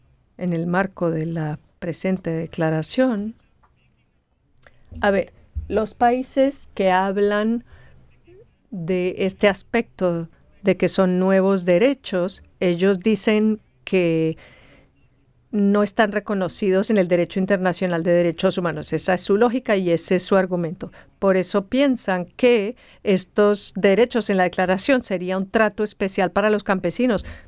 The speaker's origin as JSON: {"language": "Spanish", "region": "Kerala", "country": "India", "said": "Yo, por ejemplo, vengo de Kerala, una zona costera de la India. La mayoría de nuestro estado da sobre la costa"}